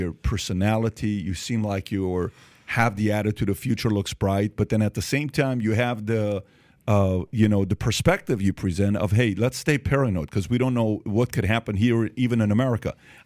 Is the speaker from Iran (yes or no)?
yes; Iran; I was born and raised in Iran